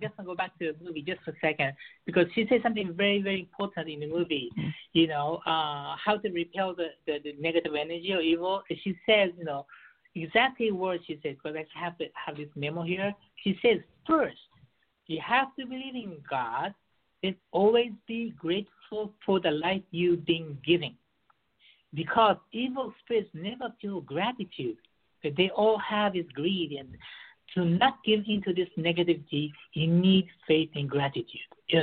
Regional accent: Beirut, Beirut Governorate, Lebanon; English is a second language; moved away; also born or lived in Japan / United States; I was raised in Beirut, and I lived in Japan. I lived in the U.S. for 10 years.

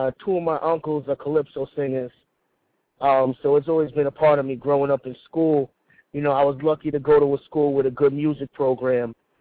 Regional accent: Mount Vernon, New York, United States; I'm from Mount Vernon, New York.

